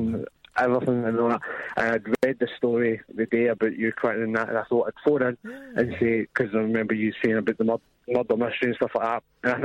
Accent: Glasgow, Scotland, United Kingdom; Well, see, this is the thing. I'm from Glasgow, right?

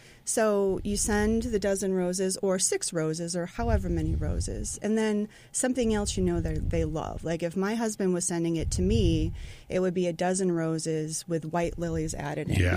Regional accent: Newburyport, Massachusetts, United States; now in Portsmouth, United States; Yeah, I'm from Newburyport, Portsmouth is like a bigger Newburyport.

